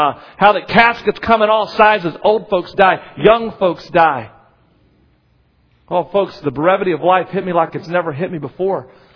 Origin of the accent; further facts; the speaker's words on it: North Carolina, United States; I grew up in North Carolina.